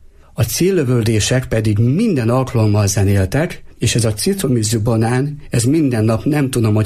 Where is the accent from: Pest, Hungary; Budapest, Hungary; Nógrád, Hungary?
Nógrád, Hungary; Kálló; én Nógrád megyéből származom, Kálló, egy kicsi falu.